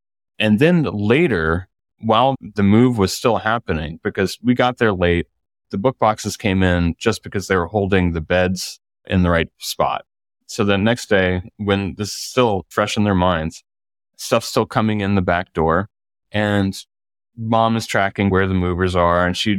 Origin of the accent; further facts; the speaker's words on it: Mishawaka, Indiana, United States; we moved from Fort Wayne to Mishawaka, this town in northern Indiana near South Bend. And we lived in an old house. It was a big house. It was larger than the home that we were in Fort Wayne.